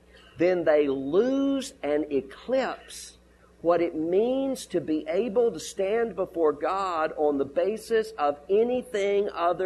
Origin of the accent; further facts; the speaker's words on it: Mississippi, United States; And we found ourselves sitting at the table with a pastor from my home state of Mississippi.